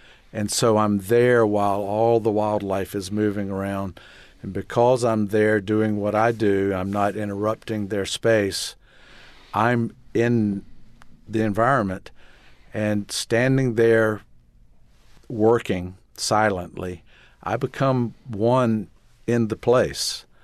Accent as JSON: {"language": "English", "town": "Hilton Head Island", "region": "South Carolina", "country": "United States", "tie": "born or raised there", "said": "growing up on Hilton Head, my heroes as far as art went were some illustrators that had moved there from New York"}